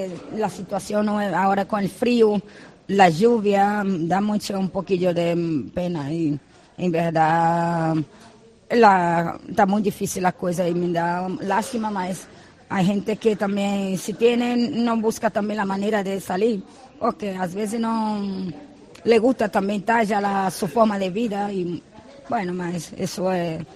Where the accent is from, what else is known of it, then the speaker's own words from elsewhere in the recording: Brazil; Spanish is a second language; moved away as an adult; now in Huelva, Spain; Yo soy brasileña, más llevo ya 20 años aquí en España.